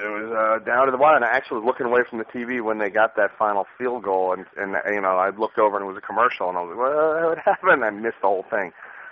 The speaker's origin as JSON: {"language": "English", "town": "West Orange", "region": "New Jersey", "country": "United States", "lives_now": "Astoria, United States", "said": "And I'm from West Orange, and now I moved out to the Astoria."}